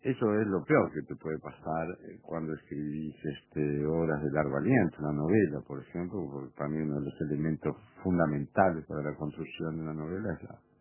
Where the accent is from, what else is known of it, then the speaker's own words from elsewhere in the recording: Minas, Lavalleja, Uruguay; also born or lived in La Macana / Caraguatá; Nací en La Macana, ahí cerquita de Florida, pero no, el liceo, la escuela fui en Caraguatá, en Tacuarembó, y el liceo fui en Minas. Me formé en Minas.